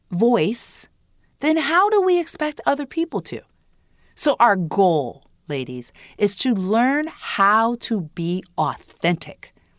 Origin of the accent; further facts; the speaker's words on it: Fostoria, Ohio, United States; still lived in the community that we grew up in Fostoria, Ohio.